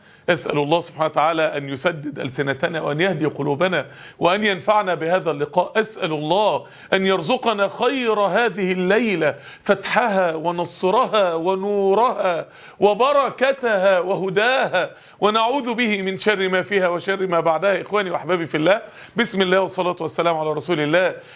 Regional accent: Egypt; أتكلم معكم باللهجة المصرية، وإن شئتم أن نتكلم باللغة العربية الفصحى

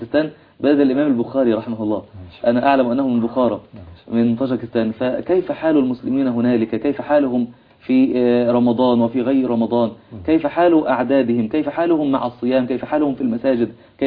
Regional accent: Egypt; أنا كمصري

